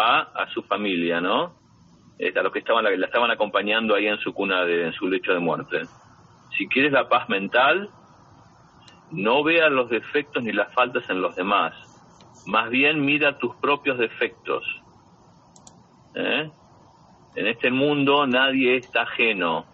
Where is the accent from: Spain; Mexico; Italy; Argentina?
Argentina; porque yo también soy argentino.